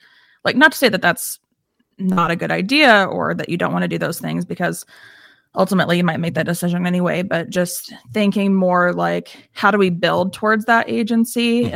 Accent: the South, United States; So like I grew up in the South, and I came from this very, Southern religious culture

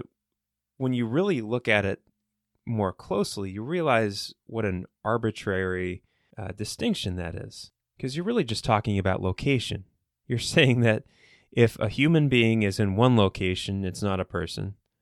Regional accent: Ohio, United States; In my home state of Ohio, we signed one of the most restrictive anti-abortion bills

